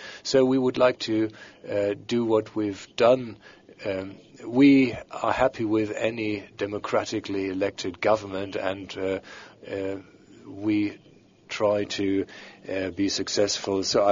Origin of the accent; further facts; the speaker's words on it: United Kingdom; The second question, the UK, my home country.